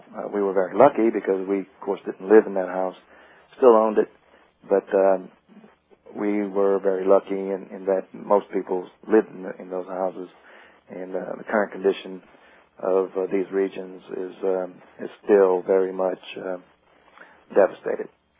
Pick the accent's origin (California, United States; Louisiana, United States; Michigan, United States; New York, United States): Louisiana, United States; Slide 36, I show you the condition of, actually, the subdivision I grew up in Port South Louisiana, before Hurricane Katrina.